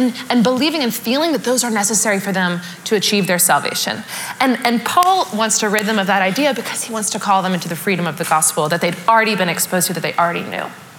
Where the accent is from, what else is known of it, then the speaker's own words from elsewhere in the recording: Tennessee, United States; I'm from Tennessee, and we're very nice there.